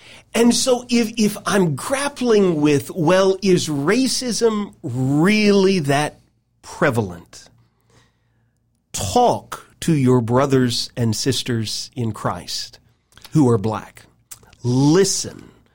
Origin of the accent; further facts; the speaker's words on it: Nashville, Tennessee, United States; moved away as an adult; I grew up in Nashville, Tennessee. Ever since I was 19 years old, I have lived in the Midwest.